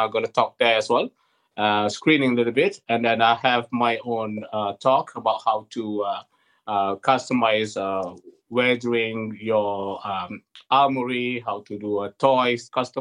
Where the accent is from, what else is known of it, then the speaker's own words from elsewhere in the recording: Malaysia; English is a second language; I'm from Malaysia, in Southeast Asia. And I grow up in a poor family.